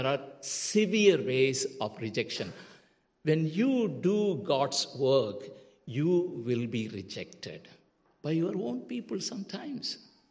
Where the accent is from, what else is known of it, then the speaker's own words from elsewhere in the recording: India; I'm from India, you know.